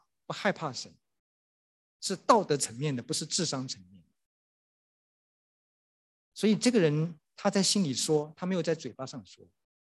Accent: China; 那我们中国人就会想，这个人实在是有点太过分了

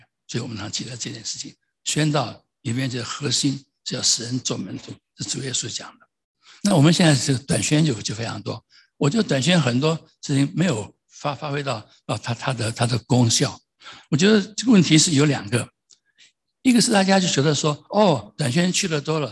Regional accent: Taiwan; 我想起我小时候在台湾第一次看电影

